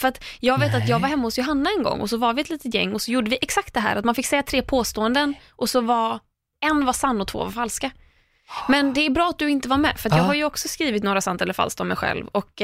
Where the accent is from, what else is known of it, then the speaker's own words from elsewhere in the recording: Gökskulla, Västra Götaland County, Sweden; jag kommer ju från Gökskulla som ligger bredvid.